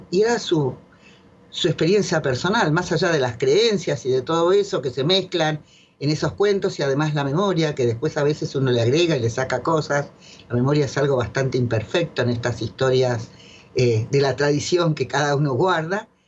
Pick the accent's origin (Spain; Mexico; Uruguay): Uruguay; Rivera; me di cuenta que era mucho más lindo que Rivera, que mi pueblo.